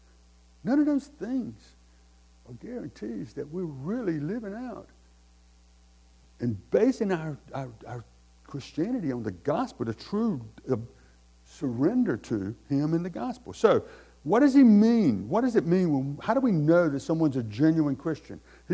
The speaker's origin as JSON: {"language": "English", "country": "United States", "tie": "born or raised there", "said": "I was raised in America, you know, right down the road here."}